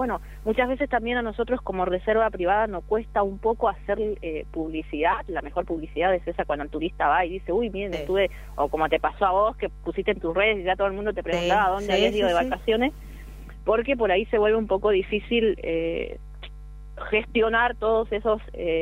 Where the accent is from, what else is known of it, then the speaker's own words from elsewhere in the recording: Corrientes, Argentina; yo soy de Corrientes y trabajo allá hace 7 años ya en Chaguares, entre 6 o 7.